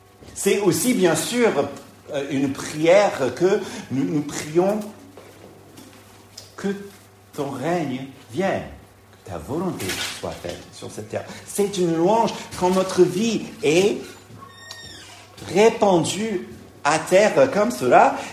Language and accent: French; Paris, Île-de-France, France; C'est difficile en tant que Parisien, hein, en tant que Francilien